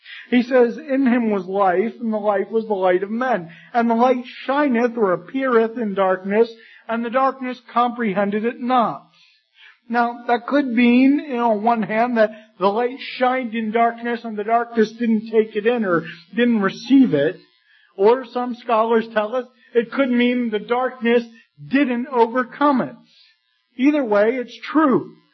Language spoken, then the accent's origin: English; Pennsylvania, United States; I know if you went to my home state of Pennsylvania and stopped people on the street, they would give you a variety of answers.